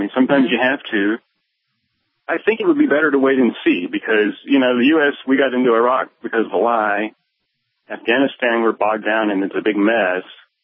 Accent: Alabama, United States; I grew up here in Alabama. I've lived here all my life, so I've grown up in the Bible Belt.

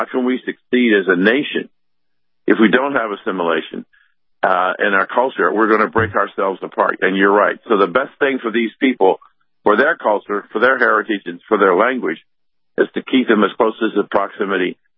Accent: Columbus, Ohio, United States; I was back in Columbus, my hometown, for Christmas.

